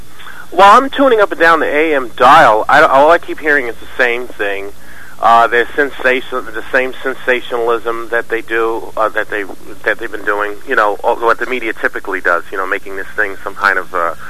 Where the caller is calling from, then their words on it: Queens, New York, United States; I'm calling from New York. I'm in New York. I'm in Queens.